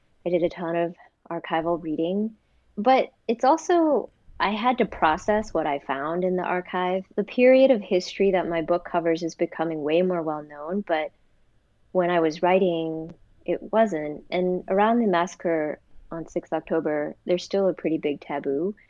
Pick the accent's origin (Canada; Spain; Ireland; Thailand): Thailand; now in United States; And since I'm from Thailand, I wasn't going to do that.